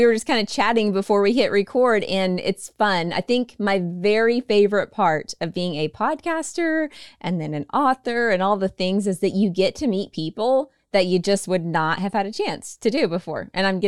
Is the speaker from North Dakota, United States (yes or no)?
no; Texas, United States; and yes, I'm a Texan. I say y'all, sorry about that.